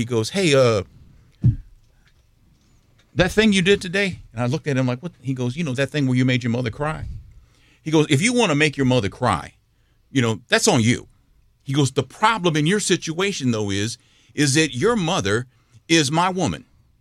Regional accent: Galveston, Texas, United States; When I was a kid, I grew up in Texas and in Galveston.

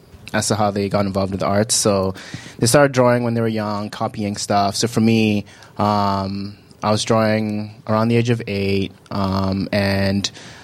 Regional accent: Accra, Greater Accra, Ghana; born there; So I was born in Ghana. I was born in Accra. My parents came from different cities, Shia and Takrade, and they met in the capital city in Ghana, Accra. So that's where I was born

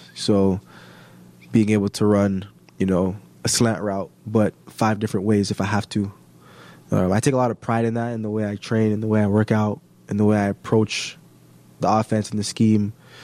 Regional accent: Canada; I am Canadian

